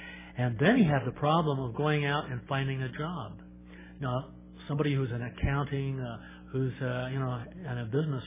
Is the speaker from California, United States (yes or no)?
yes; California, United States; I grew up in Southern California, and one of the things I really loved about living there was the beaches.